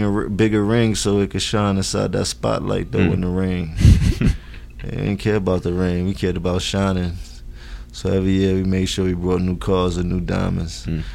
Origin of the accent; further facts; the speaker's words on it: Harlem, New York, United States; I'm from Harlem. You get dressing lessons when you come outside every day.